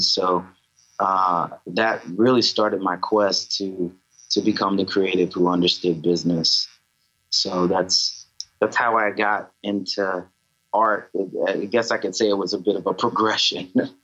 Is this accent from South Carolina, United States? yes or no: yes; South Carolina, United States; I'm from South Carolina originally.